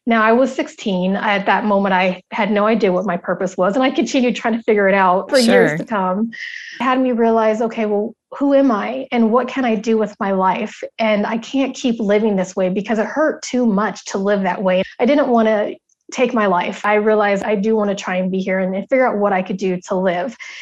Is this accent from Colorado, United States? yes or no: yes; Denver, Colorado, United States; also born or lived in Wichita, United States; Growing up, I was born in Wichita, Kansas, and my mother needed to leave a marriage that definitely wasn't working. And we ended up moving back here to Denver, Colorado, where I currently am.